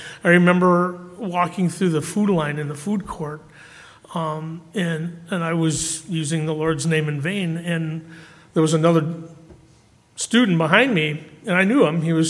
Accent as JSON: {"language": "English", "region": "Wisconsin", "country": "United States", "tie": "born or raised there", "said": "I grew up a Methodist in Wisconsin. Easter, Christmas, one of those kind of churchgoers."}